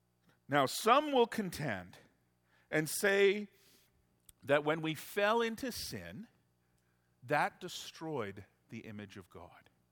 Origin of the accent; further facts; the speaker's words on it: Simcoe, Ontario, Canada; You know, growing up in Simcoe, as a teenager, I hated this so much. Simcoe's one of those towns where people have lived there a long time. My family lived there for a fairly long time.